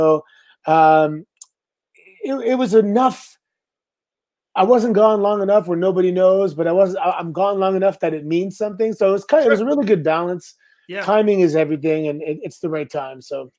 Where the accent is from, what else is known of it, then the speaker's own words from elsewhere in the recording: Canada; I'm Canadian.